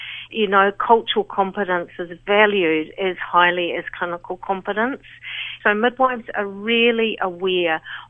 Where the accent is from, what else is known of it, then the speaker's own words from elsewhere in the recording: New Zealand; It's really distressing for me to hear as a midwife, and to be honest, as a New Zealander.